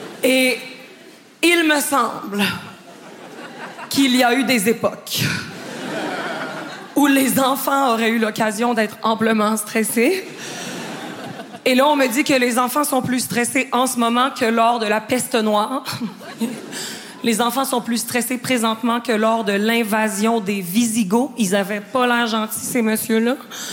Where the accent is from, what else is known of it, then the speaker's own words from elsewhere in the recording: Quebec, Canada; Avant de commencer mon sketch, je dois vous avertir que je suis québécoise.